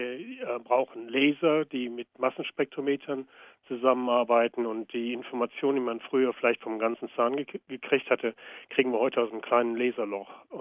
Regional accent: Germany; moved away as an adult; Ja, also ich bin in Deutschland groß geworden, auch akademisch.

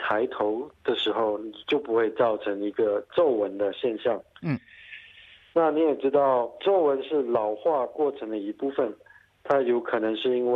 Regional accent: Malaysia; moved away as an adult; now in Australia; 我是从马来西亚来到澳大利亚学医的，在2000年的时候到墨尔本的摩纳西大学成为这个全科医生已经有将近10年了。

